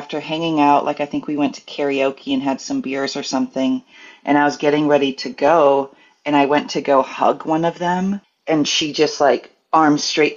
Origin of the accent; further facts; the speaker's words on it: Tennessee, United States; also born or lived in New Hampshire; now in Minneapolis, United States; I was born in New Hampshire, but raised in Tennessee. And I moved to Minneapolis almost 20 years ago. I was living in Knoxville, Tennessee at the time.